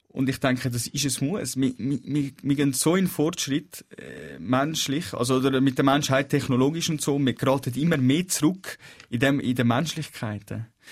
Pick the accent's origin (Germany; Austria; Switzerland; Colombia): Switzerland; Also meine Heimat für mich ist die Schweiz. Was aber nichts daran tut, dass ich mich auch mit Ägypten verbunden fühle.